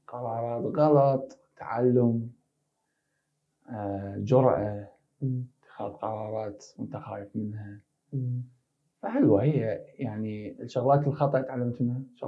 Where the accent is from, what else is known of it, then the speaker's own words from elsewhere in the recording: Iraq; moved away as an adult; now in London, United Kingdom; قبل كنت اقول 2017 هي اصعب سنة عندي. هي السنة اللي تزوجت بيها، اللي طلعت من العراق بيها،